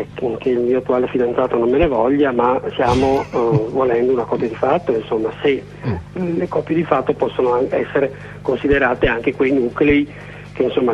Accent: Veneto, Italy; Sono della provincia, però sono veronese, sì sì.

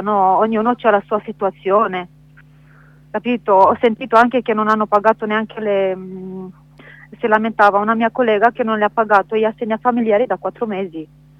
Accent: Romania; Italian is a second language; ma mi scusate, anche che sono anche rumena.

